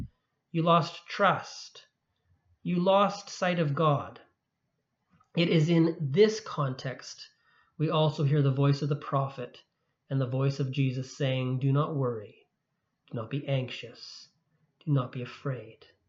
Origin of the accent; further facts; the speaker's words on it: Saskatchewan, Canada; I was born in Saskatchewan, and my father ran a farm during one of the droughts of the 80s.